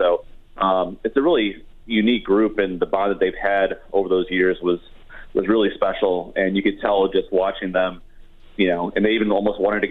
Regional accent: Midwest, United States; we're both from the Midwest and have family up there and closer to Chicago.

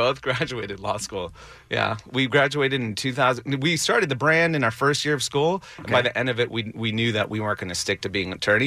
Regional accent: Riverside, California, United States; Yeah. I grew up in Riverside. I grew up listening to K-Rock.

